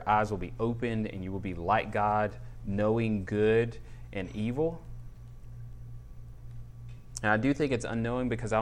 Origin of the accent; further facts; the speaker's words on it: the South, United States; so I'm from the South, and you'll see like old grandparents sitting on the porch